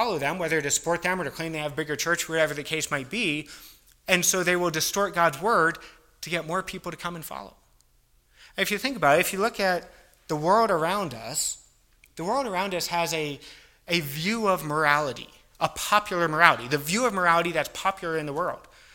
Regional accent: East Coast, United States; I grew up on the East Coast, pretty close to Philadelphia.

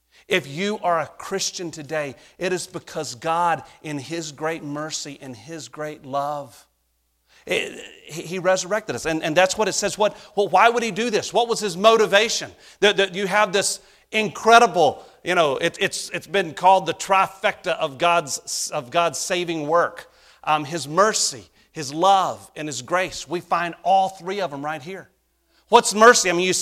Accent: North Carolina, United States; I'm from North Carolina. I'm from the Bible Belt. We have churches on every corner.

